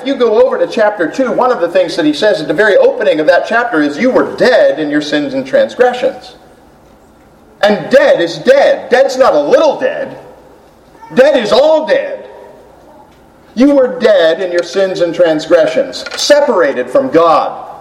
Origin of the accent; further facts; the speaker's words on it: United States; I know it's true that we as an American people have all kinds of ailments, illnesses, anxieties, and stresses.